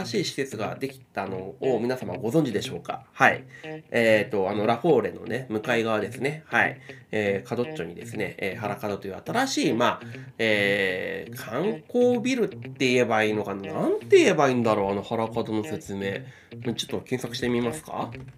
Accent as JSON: {"language": "Japanese", "town": "Sapporo", "region": "Hokkaido", "country": "Japan", "said": "私ですね、北海道出身であるんですが、札幌出身ですけど、両親がですね、父親が旭川の方、母親が函館の方で、"}